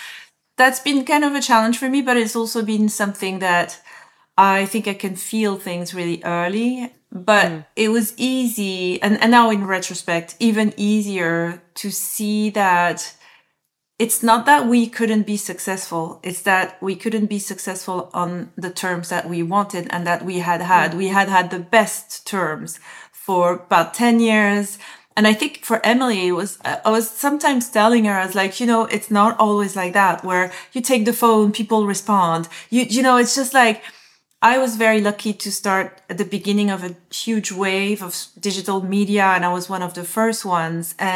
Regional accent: France; moved away as an adult; as a French woman, I grew up in France. I left France when I was in my early 30s.

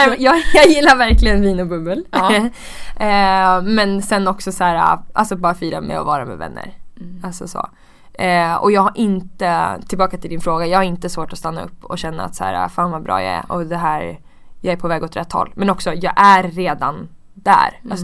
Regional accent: Uppsala, Uppsala County, Sweden; Jag är uppvuxen i Uppsala.

